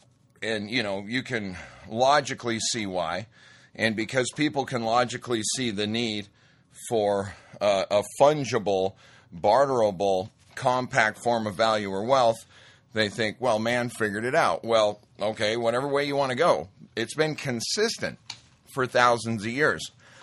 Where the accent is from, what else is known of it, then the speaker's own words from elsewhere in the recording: Montana, United States; I grew up in Montana, been around a lot of that stuff, and been to a lot of ranches and whatnot.